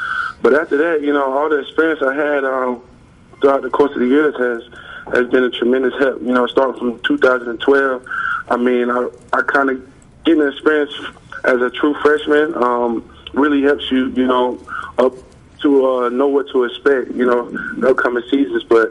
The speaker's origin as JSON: {"language": "English", "region": "Texas", "country": "United States", "said": "and now we get to celebrate, as a Texan."}